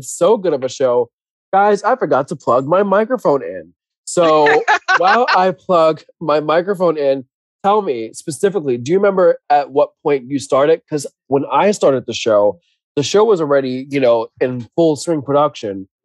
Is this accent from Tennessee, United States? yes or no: no; New York, United States; being from New York, being a New Yorker, I feel like there's a small piece in all of us from that lovely state